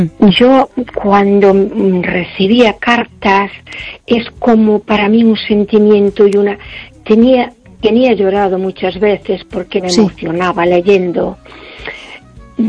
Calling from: A Coruña, Galicia, Spain; de Coruña.

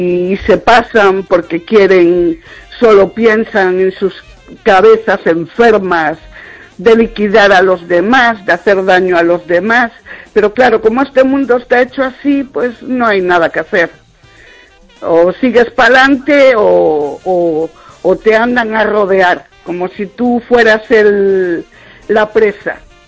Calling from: Vigo, Galicia, Spain

